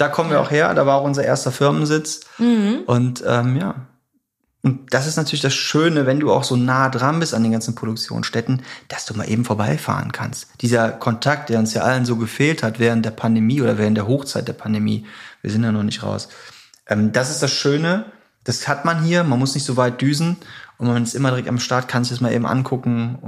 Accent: Bergheim, North Rhine-Westphalia, Germany; Ja, ich komme aus Bergheim, ich zähle mich mal dazu.

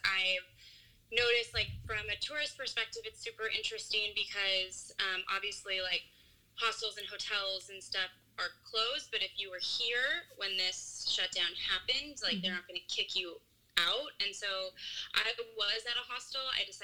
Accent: United States; you know, I'm from the States, and it's being hit really hard

